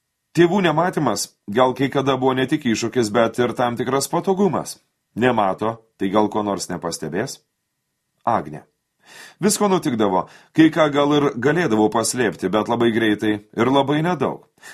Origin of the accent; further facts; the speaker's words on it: Suvalkija, Lithuania; Esu suvalkietis, todėl viskas ir lieka namuose.